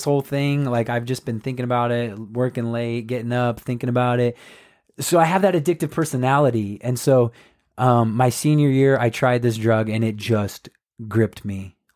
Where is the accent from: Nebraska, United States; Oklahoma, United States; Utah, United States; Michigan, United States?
Nebraska, United States; Grand Island; By the way, if people don't know, we're from Grand Island. So stayed in Grand Island and went to Central Community College.